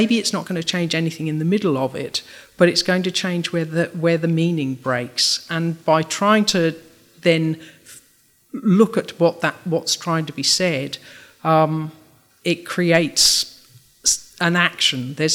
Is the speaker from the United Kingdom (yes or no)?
yes; Wales, United Kingdom; born there; I was born in Wales, and you can't get away without having poetry, singing, and rugby as influences.